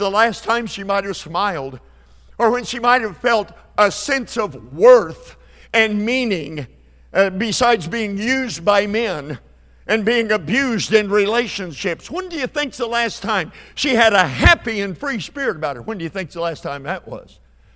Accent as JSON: {"language": "English", "town": "Perry", "region": "Oklahoma", "country": "United States", "tie": "born or raised there", "said": "He came from my hometown. My hometown's Perry, Oklahoma. It's right up the Interstate 35 from Oklahoma City, about 60 miles. Town of about 5,000 people."}